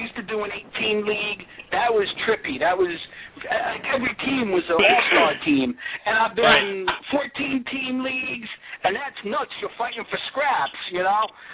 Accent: New York, United States; And I think, I mean, Jerry and I, we're from the New York area.

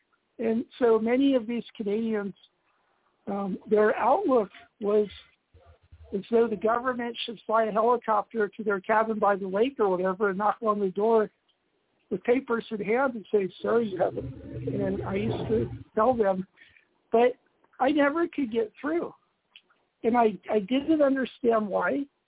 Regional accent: United States; I'm a regular cradle American.

